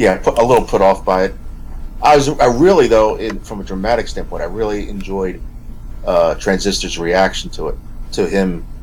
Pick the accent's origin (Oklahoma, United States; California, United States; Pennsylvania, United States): Pennsylvania, United States; Philadelphia; I grew up in Philadelphia, and some of the old, not necessarily the row homes, but, you know, the older neighborhoods had some magnificent townhomes